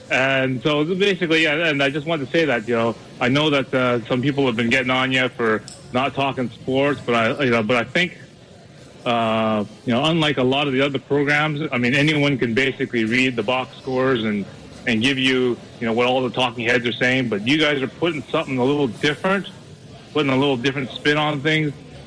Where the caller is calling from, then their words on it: Vancouver, British Columbia, Canada; I'm calling from Vancouver, Canada